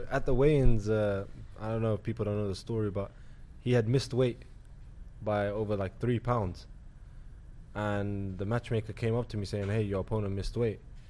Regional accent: Afghanistan; he called me a terrorist, you know, because I'm from Afghanistan, obviously.

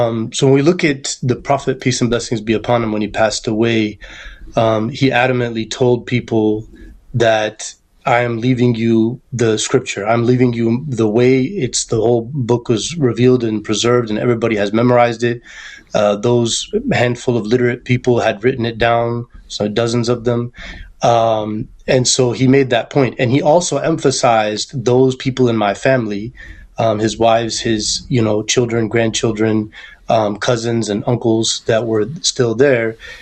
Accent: Oklahoma, United States; because I'm from Oklahoma, and when I grew up, I had friends that were still pretty much thoroughly native, Choctaw natives.

